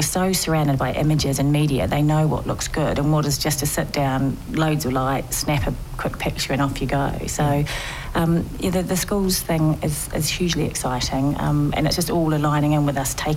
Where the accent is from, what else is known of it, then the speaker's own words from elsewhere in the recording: New Zealand; I'm from New Zealand